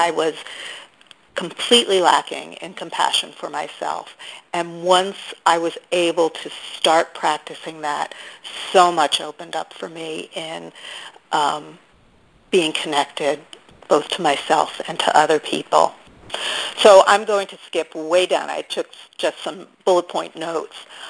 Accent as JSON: {"language": "English", "town": "Oakland", "region": "California", "country": "United States", "said": "I'll just say … from Oakland, California, and I am so grateful for this workshop."}